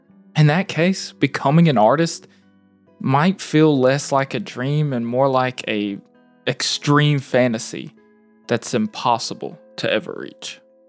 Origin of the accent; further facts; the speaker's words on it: United States; born there; I was born here in America